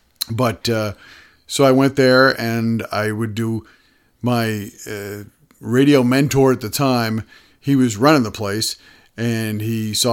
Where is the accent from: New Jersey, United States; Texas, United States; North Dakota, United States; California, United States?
New Jersey, United States; Wyckoff; Grew up in North Jersey. Okay. I grew up in a town called Wyckoff, New Jersey, which is about 20 minutes outside the city.